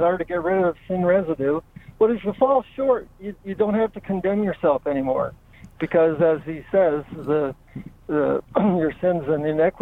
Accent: North Dakota, United States; I was brought up in North Dakota as a Catholic in the 60s. I was an altar boy, church organist, and I'm no longer a Catholic. I'm a Christian

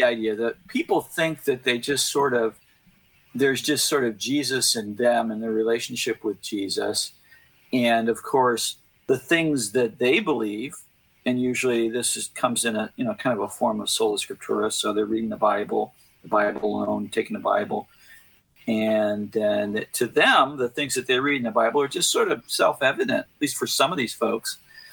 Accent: St. Louis, Missouri, United States; and as I grew up, I had lots of friends I'm from St. Louis, so I had friends who were at Concordia Seminary

